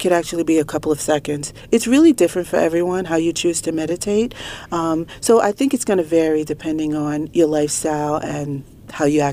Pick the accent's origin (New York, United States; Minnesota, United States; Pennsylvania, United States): New York, United States; Brooklyn; I grew up in Brooklyn, in the inner city, and as a single parent, always ran track.